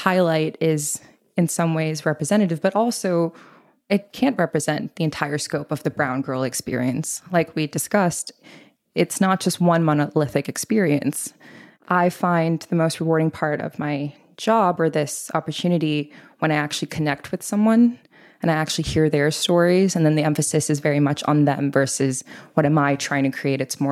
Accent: Bangkok, Thailand; moved away as an adult; also born or lived in Boston / Oxford; So I grew up in Bangkok, Thailand, lived there for 18 years and lived in a very Punjabi South Asian household. So grew up in a very multicultural, multilingual household already. Came to the US when I was 18 for college, Boston

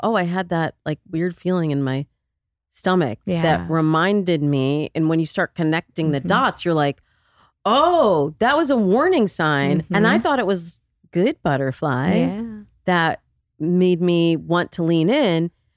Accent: Midwest, United States; I'm from the Midwest. Let me tell you something. I am from the Midwest. Cheesecake Factory is top tier.

